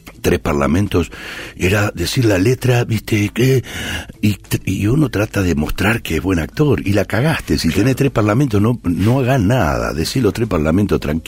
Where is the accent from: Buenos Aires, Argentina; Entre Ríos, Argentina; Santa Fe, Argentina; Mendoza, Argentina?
Buenos Aires, Argentina; born there; Yo soy de San Lorenzo y nací en Boedo. Ahora volví a Boedo, afortunadamente, después de 45 años volví al barrio.